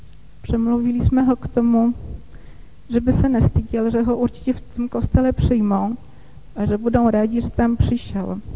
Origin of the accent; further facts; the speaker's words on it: Poland; Czech is a second language; moved away as an adult; now in Czech Republic; vlastně jste už to určitě poznali, že nejsem Češka. A tak já pocházím z Polska. Tam jsem dostala velice takový silný kořený víry.